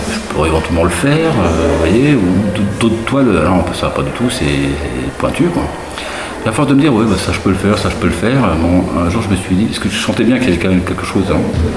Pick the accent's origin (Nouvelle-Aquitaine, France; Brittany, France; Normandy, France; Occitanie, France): Normandy, France; Alençon; Bon, je suis alençonnais.